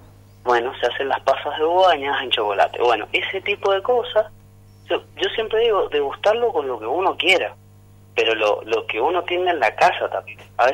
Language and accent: Spanish; Junín, Mendoza, Argentina; soy de la provincia de Mendoza, soy de Junín, Mendoza, de zona este, la zona de mayor producción a nivel país